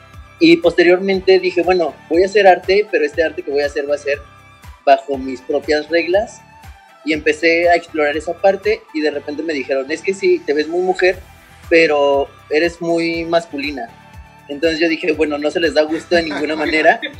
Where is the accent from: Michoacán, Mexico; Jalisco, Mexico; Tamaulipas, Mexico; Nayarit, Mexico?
Jalisco, Mexico; Guadalajara; la Universidad de Guadalajara, de aquí de donde soy.